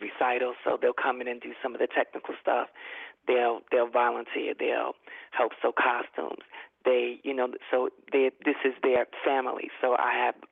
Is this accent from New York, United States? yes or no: yes; Brooklyn, New York, United States; I'm from Brooklyn, New York.